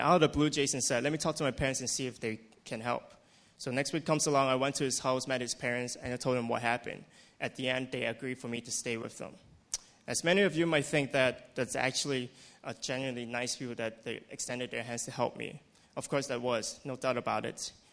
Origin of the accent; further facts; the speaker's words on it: Hong Kong; Born and raised in Hong Kong, grew up in a traditional Chinese family